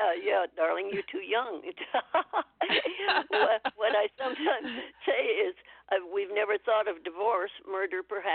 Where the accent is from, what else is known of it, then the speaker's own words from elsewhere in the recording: Arizona, United States; I was born in Arizona, and I'm an Arizonan.